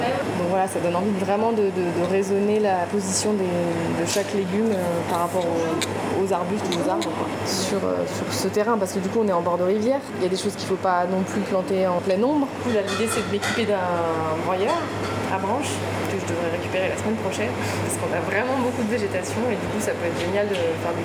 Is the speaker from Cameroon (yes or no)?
no; Chambéry, Auvergne-Rhône-Alpes, France; Je suis savoyarde, je suis née à Chambéry. Et on est arrivé là en 2011.